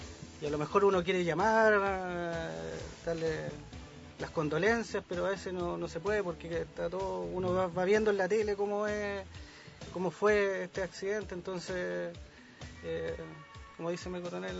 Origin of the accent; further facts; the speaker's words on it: Arica, Arica y Parinacota, Chile; No, soy de Arica.